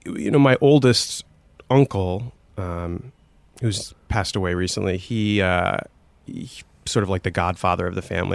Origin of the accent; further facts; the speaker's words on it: Scranton, Pennsylvania, United States; You know, I was growing up in Scranton. There wasn't a lot going on.